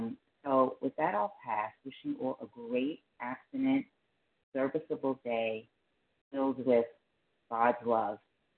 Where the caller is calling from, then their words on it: New Jersey, United States; I am from New Jersey.